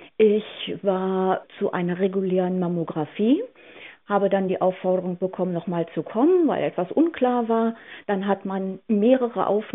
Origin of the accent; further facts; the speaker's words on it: Dransfeld, Lower Saxony, Germany; Ich komme aus der Samtgemeinde Dransfeld und bin vor 8 Jahren an Krebs erkrankt.